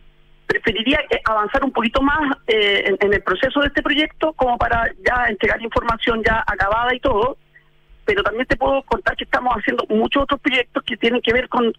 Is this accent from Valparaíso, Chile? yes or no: yes; Valparaíso, Chile; cuando uno vivió ahí, cuando chico, en Valparaíso